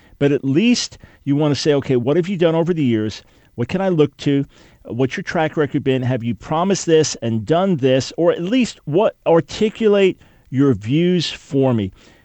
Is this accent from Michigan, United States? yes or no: yes; Detroit, Michigan, United States; Even though I will not be in my hometown of Detroit on Thursday, I remain deeply committed to my home nation, America.